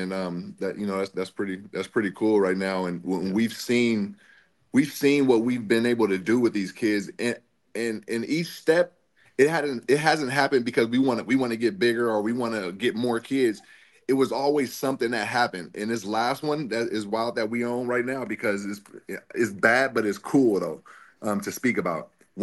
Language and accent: English; San Francisco, California, United States; So growing up in San Francisco, I was around every type of person or profession that you would think of, you know, from the good to the bad.